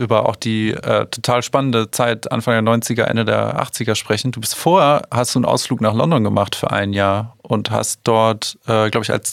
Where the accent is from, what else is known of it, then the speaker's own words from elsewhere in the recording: West Germany, Germany; ich komme aus Westdeutschland, bin ein 90er-Kind.